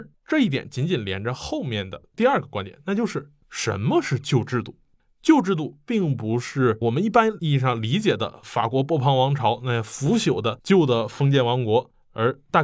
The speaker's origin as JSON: {"language": "Chinese", "country": "China", "said": "再比如我们中国人比较熟悉的像跳大神啊之类的"}